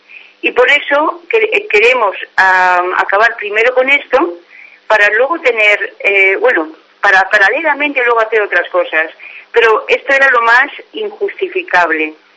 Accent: Valencian Community, Spain; yo soy valenciana, pero que he vivido en el extranjero toda la vida

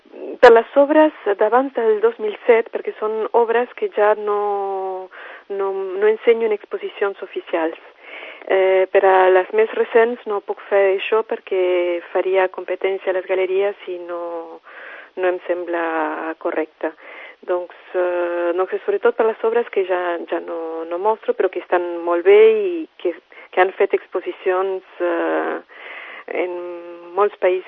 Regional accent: France; Catalan is a second language; now in Spain; Jo soc francesa i quan vivia allí sempre feia un taller portes obertes al final de cada any.

